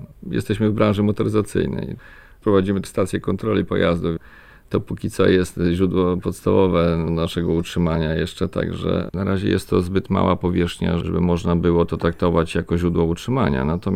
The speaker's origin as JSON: {"language": "Polish", "town": "Biłgoraj", "region": "Lublin Voivodeship", "country": "Poland", "tie": "born or raised there", "said": "mieszkając w sumie niecałe 30 km stąd, urodziłem się w Biłgoraju i tam funkcjonowałem z przerwą na edukację."}